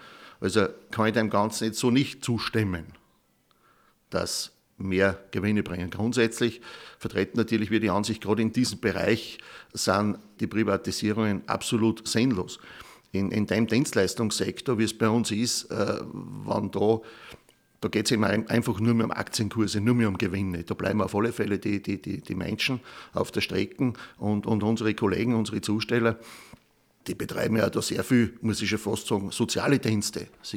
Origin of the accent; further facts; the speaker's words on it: Upper Austria, Austria; Bei uns in Oberösterreich, bei der Postgewerkschaft sind wir zurzeit auf Organisationsdichte von über 75%.